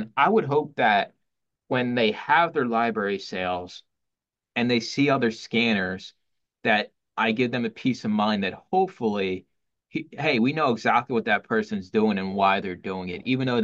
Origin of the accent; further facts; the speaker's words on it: Philadelphia, Pennsylvania, United States; I say things because I was born and raised in Philly, like use, right? Use.